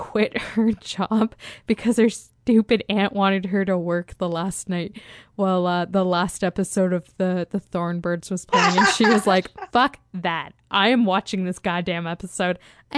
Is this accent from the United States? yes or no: no; Canada; and I'm actually Canadian.